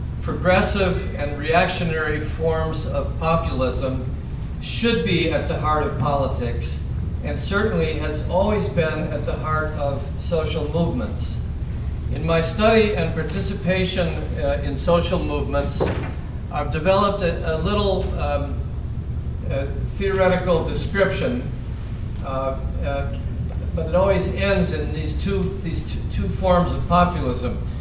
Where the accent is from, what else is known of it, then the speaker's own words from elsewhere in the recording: Oconomowoc, Wisconsin, United States; I come from Oconomowoc.